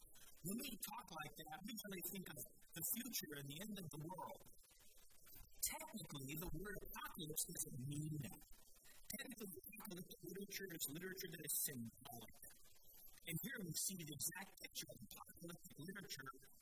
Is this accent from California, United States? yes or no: no; Denver, Colorado, United States; I grew up in Denver.